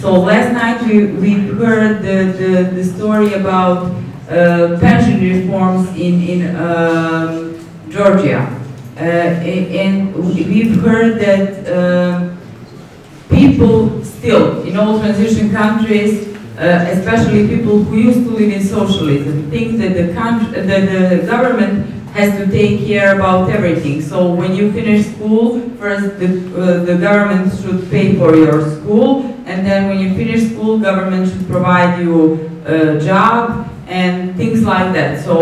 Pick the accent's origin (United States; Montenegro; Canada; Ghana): Montenegro; English is a second language; I'm coming from Montenegro, ex-socialist country, as Poland is.